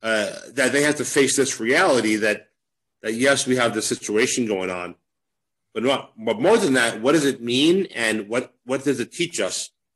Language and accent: English; United States; now in Mexico; people often have no idea that I'm from the United States.